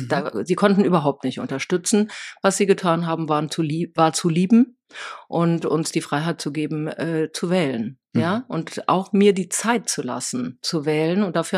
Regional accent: Wipperfürth, North Rhine-Westphalia, Germany; ich komme aus dem Oberbergischen, aus einem kleinen Kaff, Wipperfürth

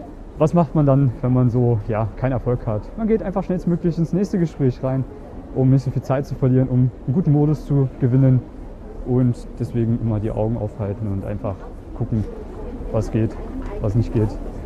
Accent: Germany; Ich, wie gesagt, da wo ich herkomme, ist es normal, Deutschland.

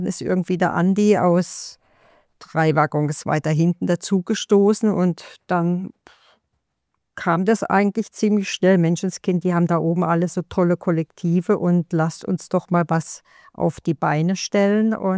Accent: Freiburg, Baden-Württemberg, Germany; also ich komme ursprünglich aus Freiburg

